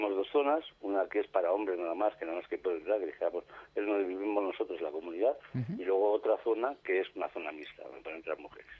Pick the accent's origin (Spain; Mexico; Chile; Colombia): Spain; Madrid, Community of Madrid; yo soy de Madrid.